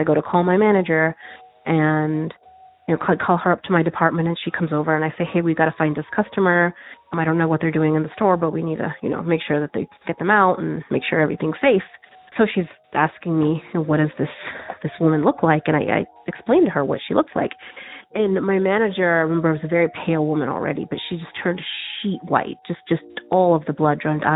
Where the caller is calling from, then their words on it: Tucson, Arizona, United States; I'm calling from Tucson, Arizona, and I'm a new listener to the show.